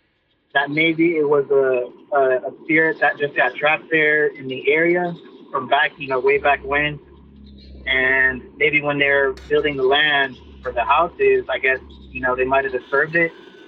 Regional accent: Midland, Texas, United States; I'm from Midland, Texas, a little town outside of West Texas.

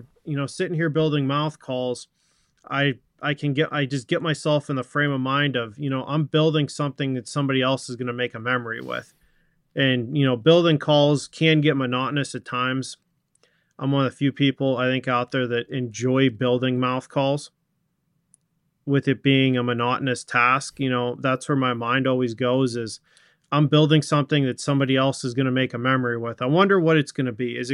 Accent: Pennsylvania, United States; from the time I was, you know, a little kid, you know, growing up in Pennsylvania.

